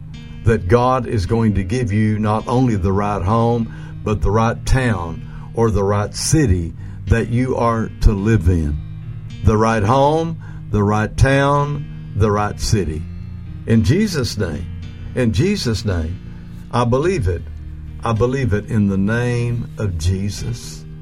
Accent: Comanche, Oklahoma, United States; My hometown was Comanche, Oklahoma. And there I felt at home.

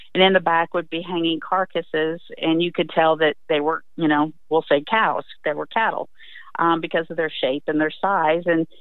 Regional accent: Colorado, United States; also born or lived in Alabama / Mississippi; I'm white, I'm from Colorado originally, but spent many, many years in the South between Alabama and Mississippi because my husband is from Alabama.

